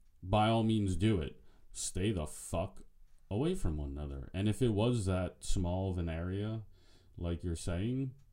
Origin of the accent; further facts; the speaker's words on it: New York, United States; Maybe this is my rich white male privilege from being from Long Island and growing up on Long Island.